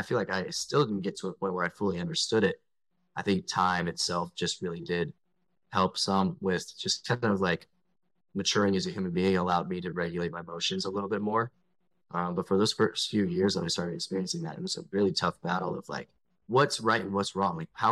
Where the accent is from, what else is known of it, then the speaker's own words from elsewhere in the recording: the South, United States; I grew up in the South, super conservative.